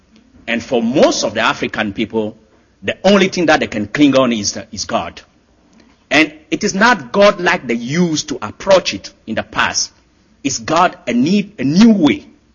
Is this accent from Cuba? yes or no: no; Togo; this new trend of fundamentalism in my home country, it's Togo